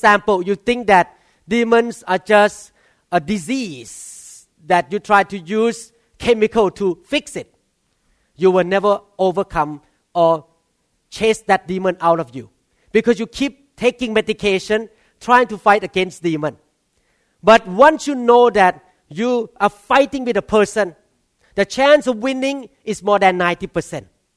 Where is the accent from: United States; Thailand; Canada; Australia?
Thailand; when I grew up in Thailand